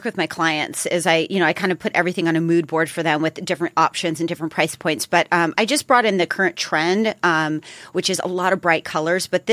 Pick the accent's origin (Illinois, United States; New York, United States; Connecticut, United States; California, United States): California, United States; And I always throw in sunnies because I'm from Southern California.